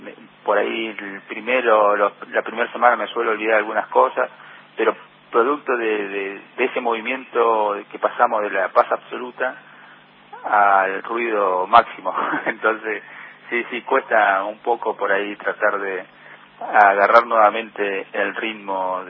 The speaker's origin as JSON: {"language": "Spanish", "country": "Argentina", "said": "esta situación tan particular que nos toca vivir como argentinos"}